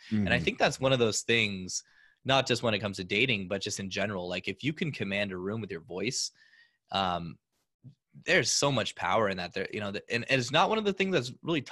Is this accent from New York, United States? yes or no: no; California, United States; I played ice hockey, which was kind of rare growing up in Southern California